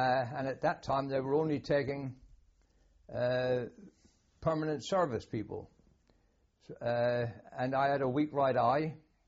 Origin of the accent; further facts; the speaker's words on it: Teignmouth, South West England, United Kingdom; also born or lived in Saltash; I was born in Tynmouth in South Devon.